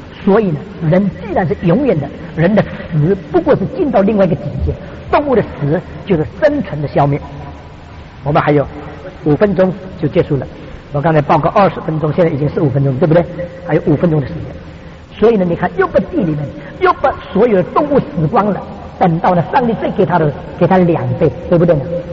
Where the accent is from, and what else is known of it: China